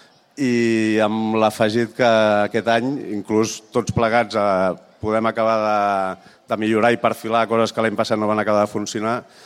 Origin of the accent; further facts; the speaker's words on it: Terrassa, Catalonia, Spain; per un noi com jo, que sóc de Terrassa